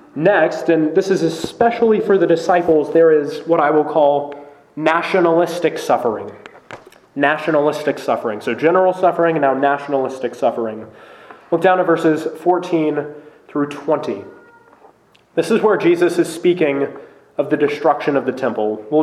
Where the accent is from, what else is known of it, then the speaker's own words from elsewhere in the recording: United States; I'm a Christian. My hope is in heaven. But I am also an American.